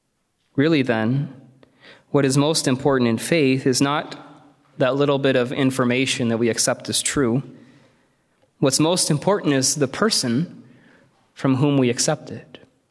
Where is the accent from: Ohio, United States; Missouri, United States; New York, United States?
Missouri, United States; I grew up in Missouri, so mountains were not exactly a familiar thing to me.